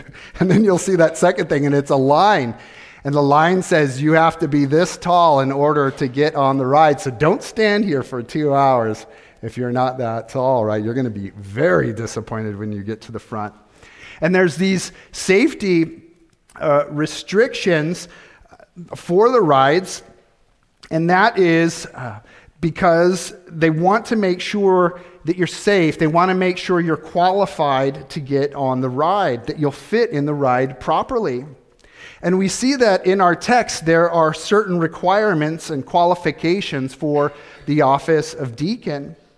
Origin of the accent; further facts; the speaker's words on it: California, United States; I grew up in Southern California. One thing that's very unique about that area of the country is that there are a lot of theme parks.